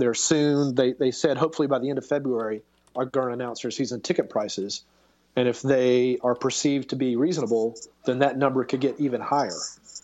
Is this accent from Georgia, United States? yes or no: yes; Mableton, Georgia, United States; also born or lived in Atlanta; I grew up in Atlanta. I grew up in Mableton near Six Flags. I grew up with the Atlanta Chiefs, the first professional soccer team in the city